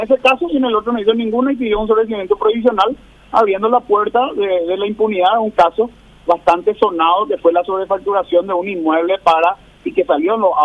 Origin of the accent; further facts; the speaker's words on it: Paraguay; y no en lo que nos interesa como paraguayos.